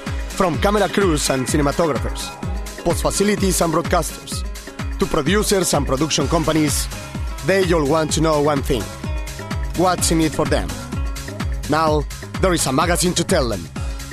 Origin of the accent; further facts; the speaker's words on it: Mexico; first language Spanish; English is a second language; This was just a sample of my phony accent in English. After all, I'm Mexican, and my mother tongue is Spanish. So, why don't you taste a bit of my Latin roots?